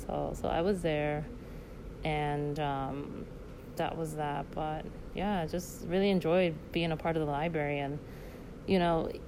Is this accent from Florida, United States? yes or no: yes; Hialeah, Florida, United States; also born or lived in Miami; So I grew up in Florida. I grew up in Hialeah, and I moved around a lot as a kid. So I lived in Miami for some time.